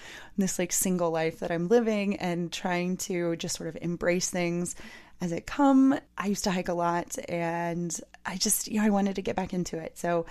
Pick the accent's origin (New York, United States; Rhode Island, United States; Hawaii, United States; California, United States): California, United States; San Diego; I am not from a military family. I'm from San Diego, though, and I have dated military people